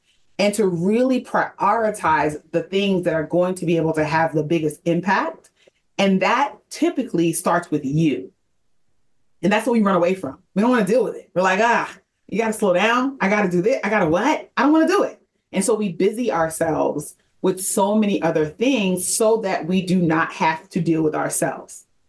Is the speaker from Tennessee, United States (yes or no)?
no; New York City, New York, United States; now in Atlanta, United States; And so I am moved from New York City, where I'm from, born and raised, to Atlanta.